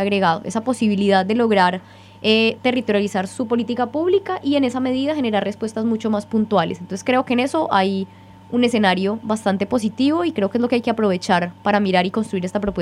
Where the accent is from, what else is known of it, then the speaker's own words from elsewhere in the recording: Medellín, Antioquia, Colombia; born there; Nací en Medellín, en Colombia.